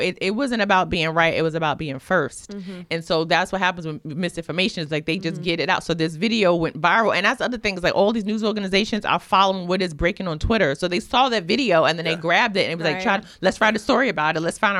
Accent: New York City, New York, United States; growing up in New York City, we had three major newspapers and you knew how they were going to attack each story by the slant.

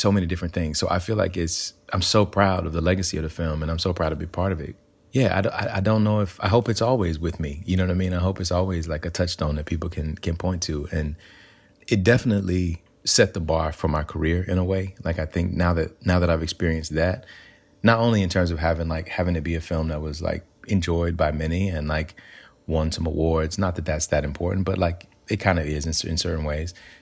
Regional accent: Alabama, United States; So growing up in Alabama, I grew up in a place where we didn't really have a lot of access to arts, either arts education or just arts in general.

